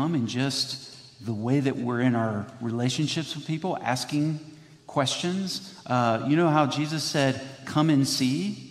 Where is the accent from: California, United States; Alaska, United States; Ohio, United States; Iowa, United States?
Ohio, United States; Wapakoneta; growing up in Ohio, Wapakoneta, hometown of Neil Armstrong